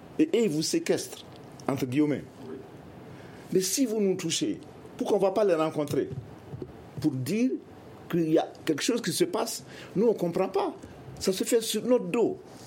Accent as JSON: {"language": "French", "country": "Mali", "said": "On est tous des Maliens."}